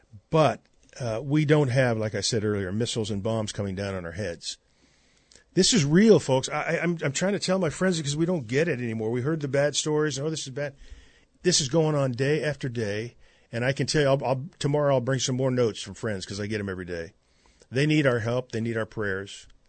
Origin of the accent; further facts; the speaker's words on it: Los Angeles, California, United States; And I'm from Los Angeles. I'm not from Boston or New York. I have no idea why I say coffee